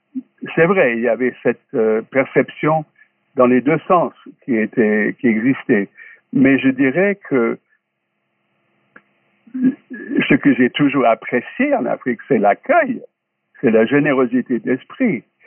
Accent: Kentucky, United States; Je dois dire que même chez moi dans le Kentucky, j'étais un grand rebelle contre la ségrégation et contre la maltraitance des Noirs.

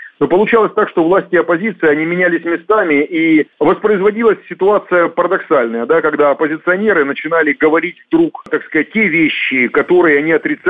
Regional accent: Rostov Oblast, Russia; Я сам выходец из Ростовской области.

